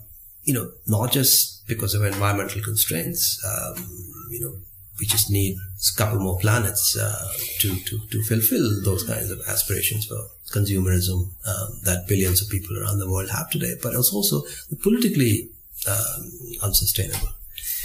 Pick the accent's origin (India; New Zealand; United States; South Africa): India; I remember growing up in India in the 1970s and 80s